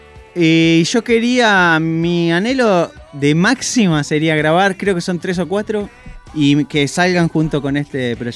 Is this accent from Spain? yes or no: no; Mar del Plata, Buenos Aires Province, Argentina; Mar del Plata, mi ciudad natal